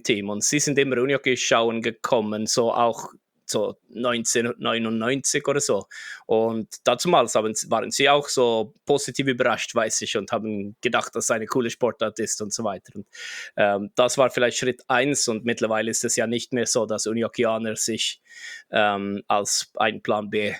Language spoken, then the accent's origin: German; Jönköping, Jönköping County, Sweden; German is a second language; also born or lived in Gothenburg; ich bin in Jönköping aufgewachsen, bin dann umgezogen nach Göteborg mit 23